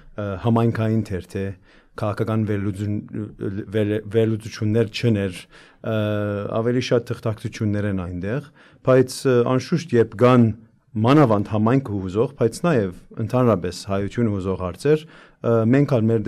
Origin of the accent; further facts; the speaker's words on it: Canada; Այո, ես Կանադա ծնած մեծած դղայ եմ, կանադացի եմ